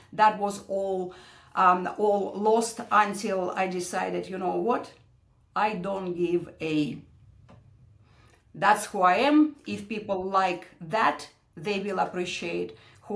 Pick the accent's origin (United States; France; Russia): Russia; English is a second language; moved away as an adult; now in Australia; Originally, I came from Russia.